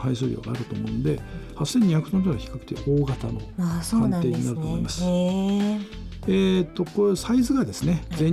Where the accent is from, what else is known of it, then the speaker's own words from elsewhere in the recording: Tsuruoka, Yamagata, Japan; 自分の田舎山形県の鶴岡にあります